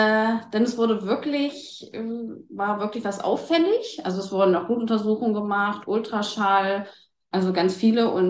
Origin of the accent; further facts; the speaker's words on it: Lower Saxony, Germany; ich komme aus Niedersachsen